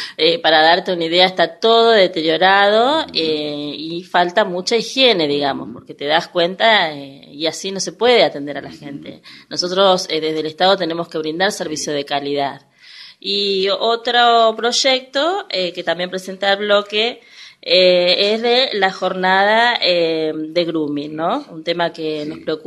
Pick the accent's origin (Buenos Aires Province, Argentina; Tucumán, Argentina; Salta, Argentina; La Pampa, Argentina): Buenos Aires Province, Argentina; Wilde; vos sabes que yo soy de la Villa Santillán